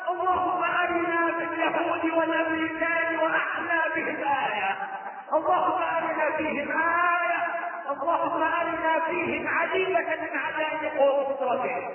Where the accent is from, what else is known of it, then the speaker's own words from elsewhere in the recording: Egypt; اللهم احفظ بلدنا مصر والعراق